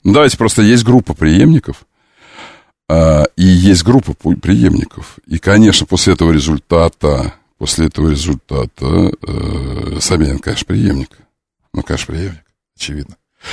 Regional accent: Volgograd, Volgograd Oblast, Russia; Ты знаешь, я школу закончил в Волгограде

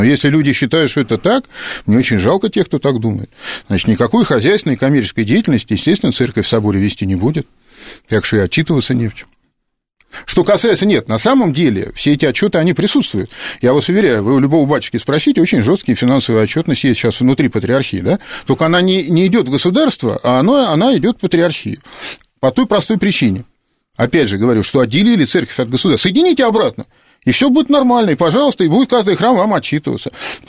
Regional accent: Saint Petersburg, Russia; залил кровью конкретно Санкт-Петербург, мой родной город

